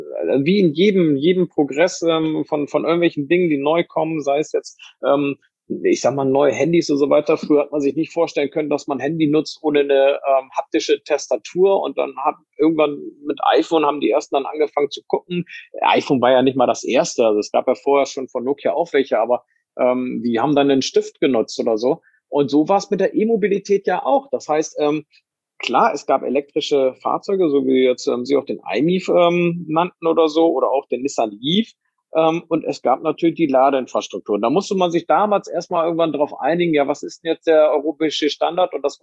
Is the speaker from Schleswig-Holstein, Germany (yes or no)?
no; Bremen, Germany; Also ich komme ja ursprünglich aus Bremen